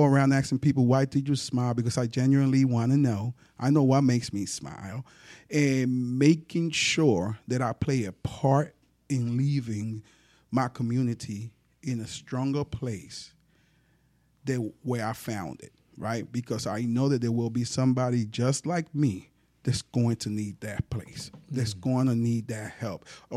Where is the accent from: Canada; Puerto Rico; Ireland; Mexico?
Puerto Rico; English is a second language; now in New York, United States; So here I come from Puerto Rico. I get dumped into the South Bronx, which was strictly African-American and Puerto Ricans, right? I don't fit none. I ain't listen to hip hop and didn't speak English